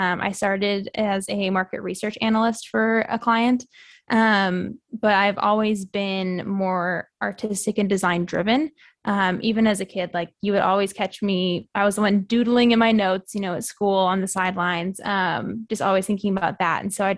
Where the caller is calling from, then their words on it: Nashville, Tennessee, United States; I am tuning in from Nashville, Tennessee.